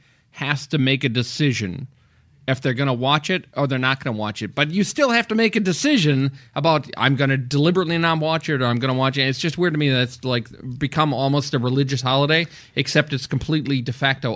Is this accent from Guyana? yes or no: no; Wisconsin, United States; No, I never ever. I'm from Wisconsin. I never deviated one moment from the Green Bay Packers.